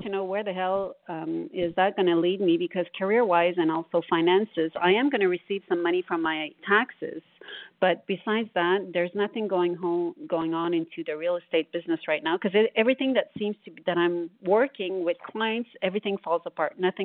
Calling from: Montreal, Quebec, Canada; I'm calling from Montreal.

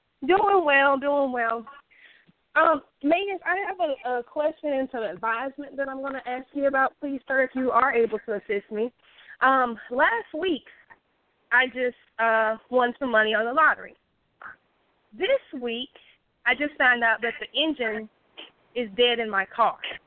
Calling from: South Carolina, United States; from South Carolina.

